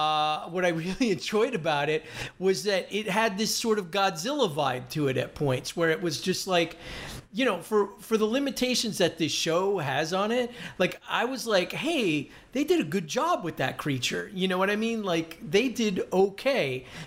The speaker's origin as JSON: {"language": "English", "country": "United States", "said": "being an American"}